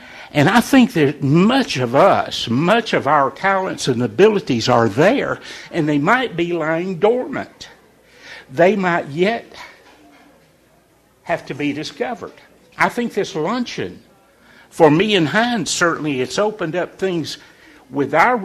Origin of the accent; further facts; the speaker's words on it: Chattanooga, Tennessee, United States; born there; I was born in Chattanooga, not a Christian home.